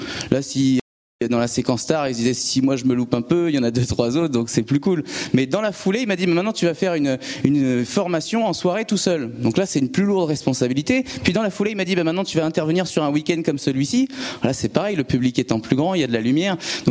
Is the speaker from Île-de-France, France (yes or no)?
yes; Trappes, Île-de-France, France; born there; dans les Les Yvelines, je suis né à Trappes